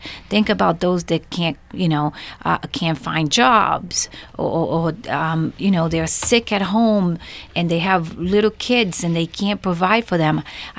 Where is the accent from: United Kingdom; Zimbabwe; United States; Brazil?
Brazil; I grew up in Brazil, and it was very different.